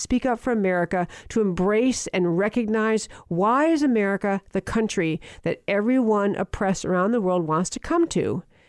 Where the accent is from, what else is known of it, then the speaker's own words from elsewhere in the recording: Schenectady, New York, United States; It actually came from upstate New York, near where I grew up in Schenectady, New York.